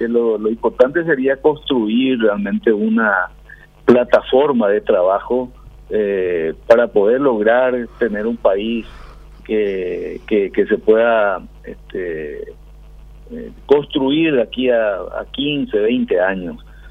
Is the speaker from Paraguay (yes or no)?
yes; Paraguay